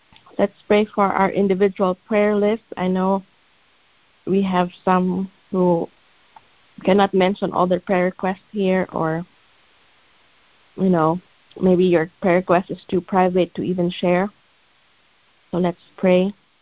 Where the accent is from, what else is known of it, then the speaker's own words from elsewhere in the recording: Philippines; now in United States; growing up in the Philippines, there were, you know, every home, even the homes of the poor, have TV.